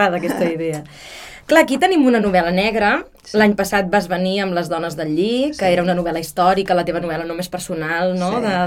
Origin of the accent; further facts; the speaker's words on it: Valls, Catalonia, Spain; si ho llegim els que som de Valls